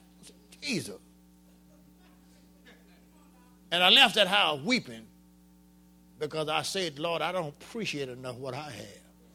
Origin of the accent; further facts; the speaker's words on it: Darrow, Louisiana, United States; I said, I come from Darrow. He said, what is that? I said, way back by the Mississippi River.